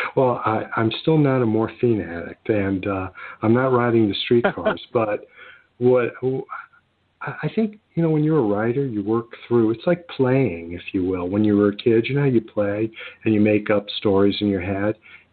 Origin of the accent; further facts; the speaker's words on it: New York City, New York, United States; I grew up in New York City, and, you know, New York City has a certain edge to it. And I was raised in an apartment complex with 8 floors and 22 apartments on each floor.